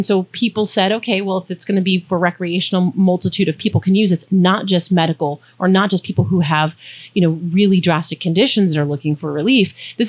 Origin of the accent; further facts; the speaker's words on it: Massachusetts, United States; I'm from the South Shore, so I'm an ocean level girl, right?